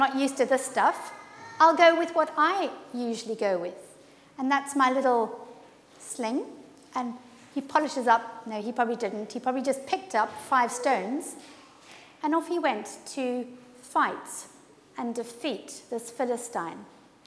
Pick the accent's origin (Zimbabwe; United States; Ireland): Zimbabwe; now in United Kingdom; They're some of the first people my family and I met when we came from Zimbabwe to UK about 18 years ago.